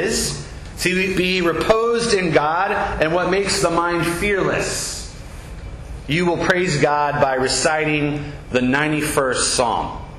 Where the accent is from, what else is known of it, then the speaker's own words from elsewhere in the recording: Scotland, United Kingdom; After all, I'm Scottish, and I love a good fight. The Irish have nothing on us.